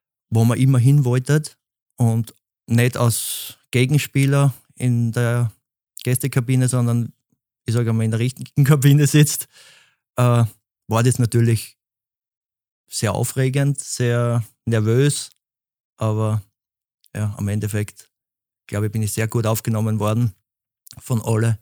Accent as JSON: {"language": "German", "town": "Baden", "region": "Lower Austria", "country": "Austria", "tie": "born or raised there", "said": "bei uns draußen, wo ich groß geworden bin in Baden, gibt es nichts anderes außer Grün."}